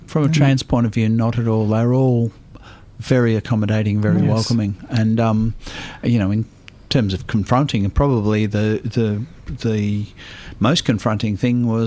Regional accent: Australia; being an Australian transsexual drag queen in New York

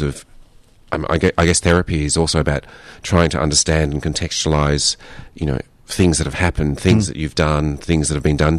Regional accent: Australia; hey, I'm an Australian filmmaker.

